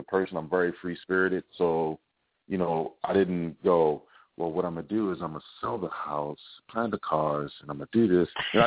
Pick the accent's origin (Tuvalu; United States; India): United States; East Coast; I'm actually from the East Coast.